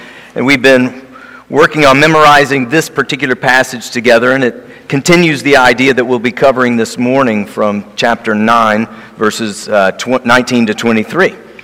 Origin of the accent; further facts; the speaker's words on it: Johnson City, Tennessee, United States; We were traveling from the mountains of East Tennessee, Johnson City is my hometown